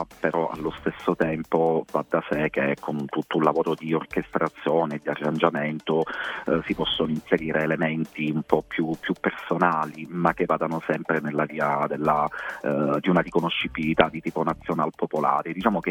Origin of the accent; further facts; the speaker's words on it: San Fili, Calabria, Italy; Io ci tengo a dire che sono di Sanfili, come si sa, è un po' la capitale delle magare